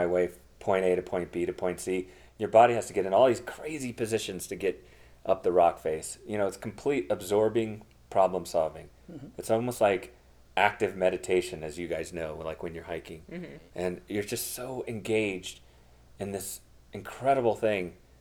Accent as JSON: {"language": "English", "region": "Connecticut", "country": "United States", "tie": "born or raised there", "said": "growing up in Connecticut in the 90s. Or actually 80s, late 80s"}